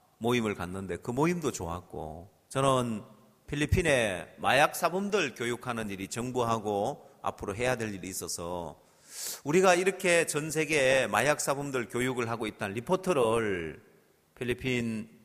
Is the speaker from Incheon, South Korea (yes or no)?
yes; Incheon, South Korea; 제가 인천에서 왔다고 하니까